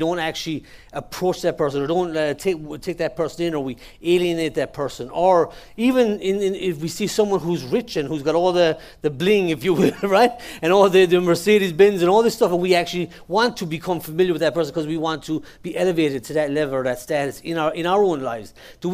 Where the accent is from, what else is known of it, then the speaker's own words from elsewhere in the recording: Ireland; accent: Irish; when I first came to the Lord as an Irish person, and I don't want to paint every Irish person with this brush, but majority of us, it flows very well with our accent and with our speech